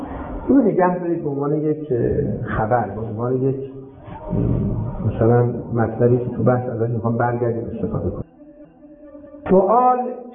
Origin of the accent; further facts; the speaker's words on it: Tehran, Tehran Province, Iran; تو تهران به دنیا آمدم تو تهران زندگی کردم فرزندم تو تهران بوده